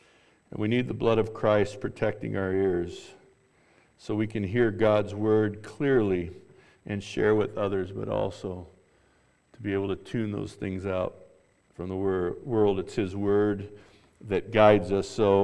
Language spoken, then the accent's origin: English; Glendora, California, United States; And I grew up in Glendora, California, the smoggiest city in the nation when I was growing up